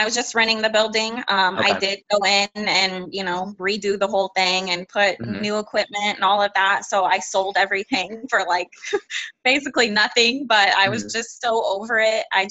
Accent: Illinois, United States; moved away; so I moved here from Illinois. I moved to Arizona from Illinois. I grew up there. All my family's there

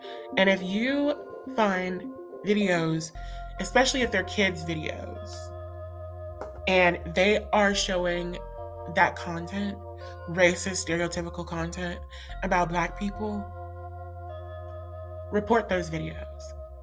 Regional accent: United States; because I grew up in America and I know how the black culture is versus, you know, African-American culture or versus African culture

